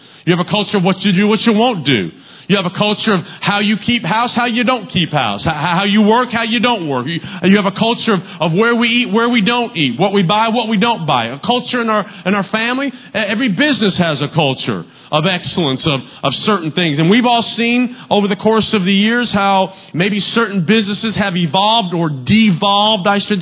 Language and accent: English; the South, United States; I grew up in the South, and so the baseball team that we followed was Atlanta Braves.